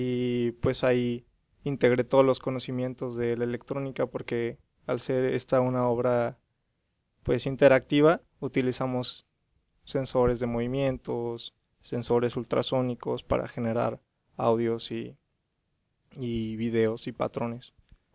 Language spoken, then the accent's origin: Spanish; Mexico; vengo también de México, soy estudiante de la Universidad de Guanajuato